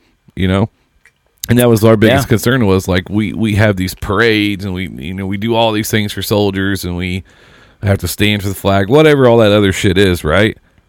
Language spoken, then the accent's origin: English; Seymour, Indiana, United States; Seymour, my hometown.